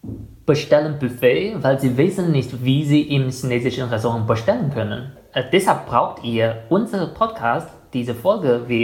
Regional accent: Germany; Ich finde, als ein Deutscher, der schon sehr viel von der chinesischen Küche kennt

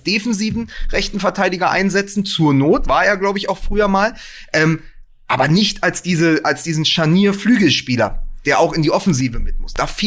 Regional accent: Berlin, Germany; da bin ich natürlich als Berliner immer noch traurig

